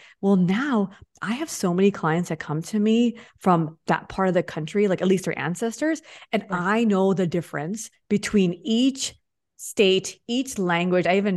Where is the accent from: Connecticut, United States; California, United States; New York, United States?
California, United States; Eagle Rock; I grew up in Eagle Rock.